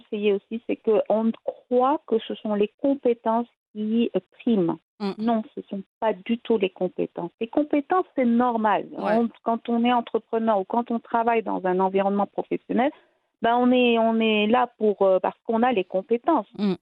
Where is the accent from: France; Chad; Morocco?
Morocco; On est marocain, on est musulman